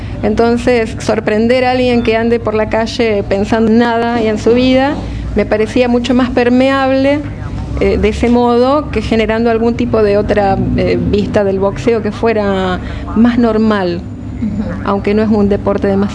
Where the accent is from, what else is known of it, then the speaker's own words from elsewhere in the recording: Rosario, Santa Fe, Argentina; esta propuesta incluso arrancó conmigo en mi ciudad de origen, que es Rosario.